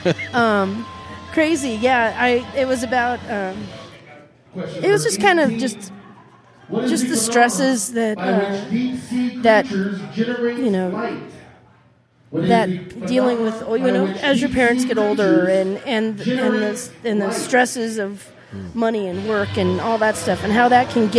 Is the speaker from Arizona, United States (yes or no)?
yes; Prescott, Arizona, United States; also born or lived in Atlanta; I'm actually from here, from Prescott.